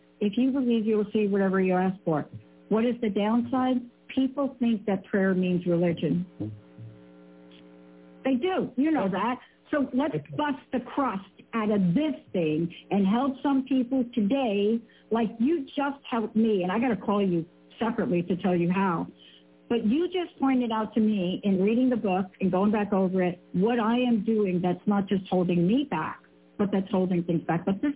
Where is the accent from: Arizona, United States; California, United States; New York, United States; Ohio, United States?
New York, United States; Bronx; I come from the Bronx.